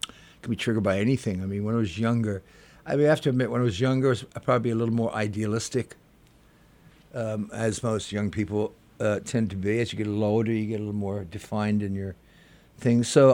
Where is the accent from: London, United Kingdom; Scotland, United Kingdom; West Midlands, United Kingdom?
West Midlands, United Kingdom; Worcester; I'm from the heartland of England. I'm from Worcester.